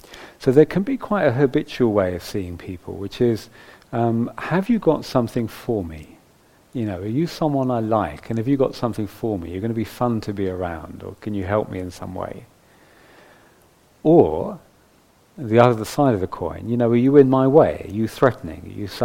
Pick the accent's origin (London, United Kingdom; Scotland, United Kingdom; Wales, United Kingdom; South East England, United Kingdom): London, United Kingdom; now in Nottingham, United Kingdom; I grew up in London and I now live in Nottingham